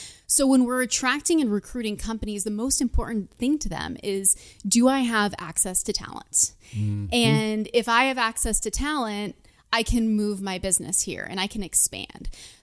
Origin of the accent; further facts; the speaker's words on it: New England, United States; I'm originally from New England, went to college in Vermont.